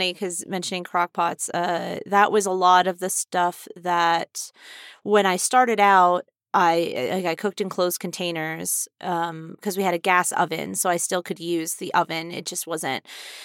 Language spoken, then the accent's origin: English; New Jersey, United States; I grew up in New Jersey.